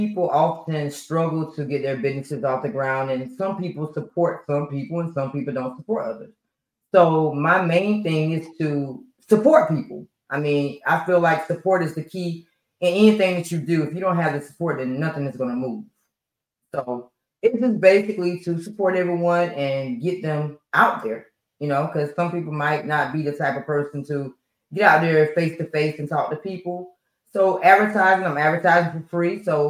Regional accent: North Carolina, United States; And I'm from North Carolina.

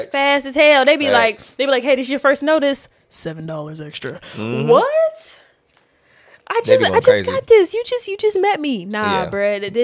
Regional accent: Indianapolis, Indiana, United States; Look, I'm from Indianapolis. I'm so Midwest, it's not even funny.

